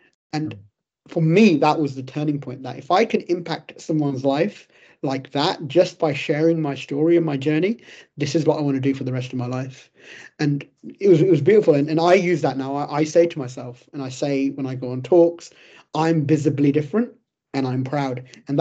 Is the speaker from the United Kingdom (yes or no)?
yes; England, United Kingdom; she was from India and I was from England